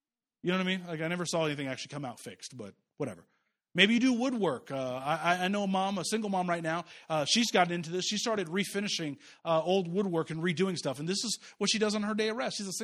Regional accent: Jamaica; And I'm Jamaican, so I need 3-4 jobs.

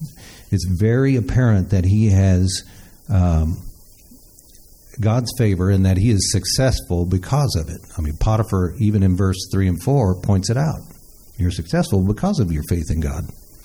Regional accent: Missouri, United States; I mean, we're from Missouri, right?

